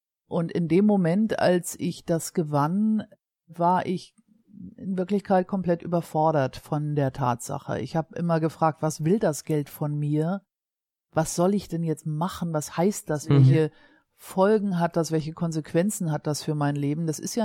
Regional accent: Hamburg, Germany; Als Hamburgerin und zudem bin ich aus St. Georg, also … ist hier um die Ecke geboren

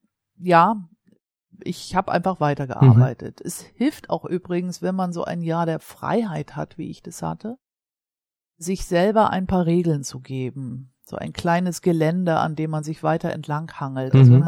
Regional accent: Hamburg, Germany; Als Hamburgerin und zudem bin ich aus St. Georg, also … ist hier um die Ecke geboren

